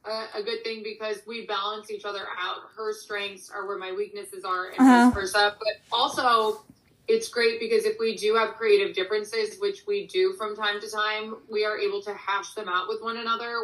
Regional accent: Cleveland, Ohio, United States; We're originally from Cleveland area, which is in Ohio, but after college, I'm 5 years older, so I moved to the city before ….

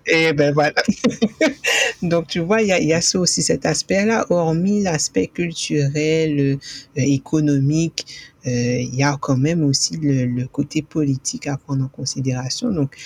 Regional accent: Guadeloupe; Je pense, par exemple, chez moi, en Guadeloupe

